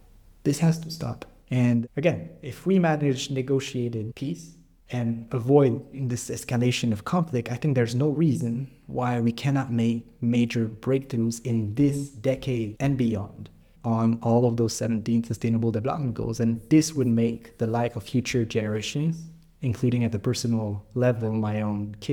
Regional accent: Canada; born there; First of all, I was born in Canada, so of course, you'd be growing next to plenty of natural resources.

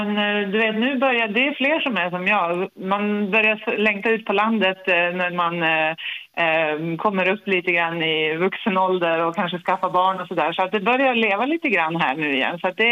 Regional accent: Kramfors, Västernorrland County, Sweden; now in Stockholm, Sweden; Jag kommer ju från Kramfors, men jag är uppvuxen i en liten by utanför Kramfors, mitt ute i skogen.

